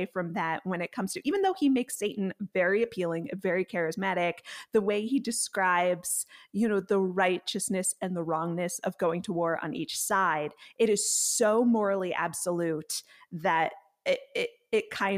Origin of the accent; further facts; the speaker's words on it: New England, United States; I'm from New England, so.